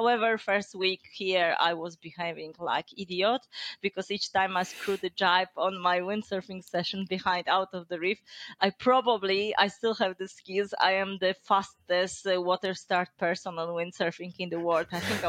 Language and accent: English; Warsaw, Masovian Voivodeship, Poland; now in Perth, Australia; And in terms of living in Perth compared to Warsaw, because I'm from Warsaw